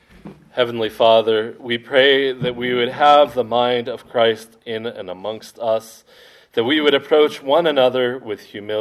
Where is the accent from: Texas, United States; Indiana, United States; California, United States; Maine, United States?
Maine, United States; Probably most of you know that I was born and raised in Maine. What some of you may not know is that most of my family, going back several generations, was also born and raised in Maine.